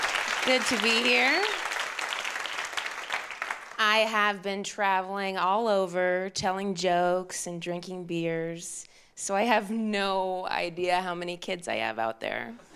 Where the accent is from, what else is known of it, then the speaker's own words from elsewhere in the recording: Midwest, United States; My mom is back home where I grew up in the Midwest